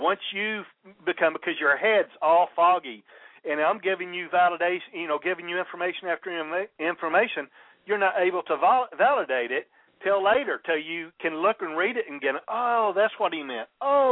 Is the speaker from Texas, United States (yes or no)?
yes; Texas, United States; I was raised in West Texas, and I'm not bashful, you know.